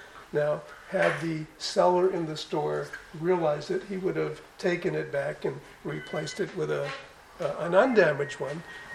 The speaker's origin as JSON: {"language": "English", "region": "California", "country": "United States", "said": "I'll use American money because I'm from California, it's worth $100"}